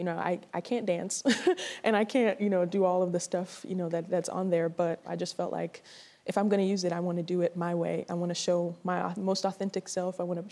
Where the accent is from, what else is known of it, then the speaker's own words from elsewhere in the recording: New York City, New York, United States; I grew up in the Bronx, New York.